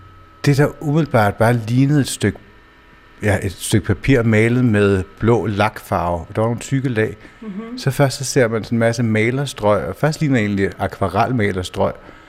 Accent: Region of Southern Denmark, Denmark; Og det sjove er, at jeg kommer jo her fra Fyn.

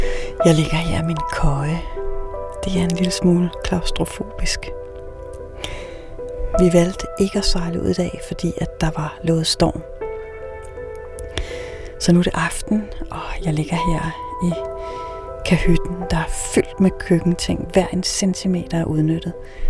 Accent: Copenhagen, Capital Region of Denmark, Denmark; jeg har i hvert fald forberedt mig hjemme i København

